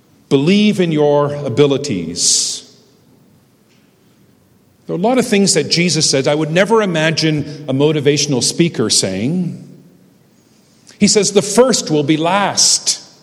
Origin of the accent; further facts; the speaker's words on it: Hamilton, Ontario, Canada; So I'm from Hamilton. I'm a lifelong diehard Hamilton Tiger Cat fan.